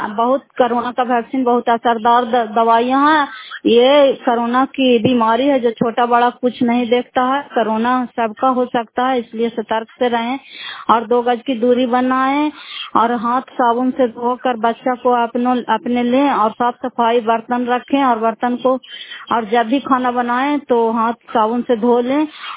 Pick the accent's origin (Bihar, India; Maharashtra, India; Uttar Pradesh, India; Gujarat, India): Bihar, India; Fatehpur; घर फतेहपुर पंचायत मकरौता जिला नालंदा करापसरा ब्लॉक की निवासी हूँ